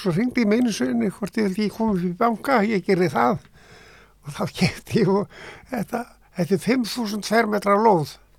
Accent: Árnes, Southern Region, Iceland; Ég ást upp í Árnesi hérna

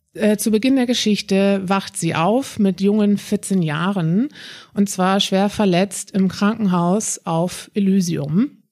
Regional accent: Hamburg, Germany; Ich bin 35 Jahre alt. Ich komme aus Hamburg. Ich bin wohnhaft in Hamburg. Also ich bin ein richtiges Nordlicht. Keine Sorge, ich bin nicht zu wortkarg. Dafür hat das rheinländische Blut meines Vaters gesorgt.

